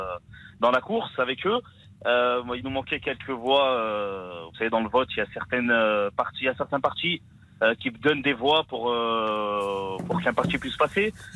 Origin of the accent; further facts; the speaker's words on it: Bron, Auvergne-Rhône-Alpes, France; Oui, j'ai grandi à Bron, je suis né à l'étranger mais j'ai grandi à Bron.